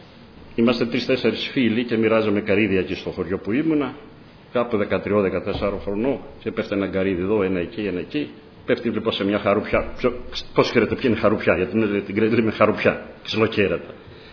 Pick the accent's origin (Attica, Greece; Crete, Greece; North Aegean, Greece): Crete, Greece; Sfakia; Στην Κρήτη μεγάλωσα εγώ. Είμαι από τα Σφακιά, είναι ο παππούς μου.